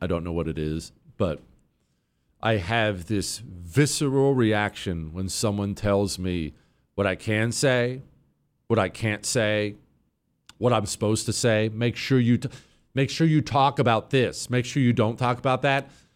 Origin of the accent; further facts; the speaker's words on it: United States; I care about American stuff. I am an American through and through. I am the ugliest of ugly Americans.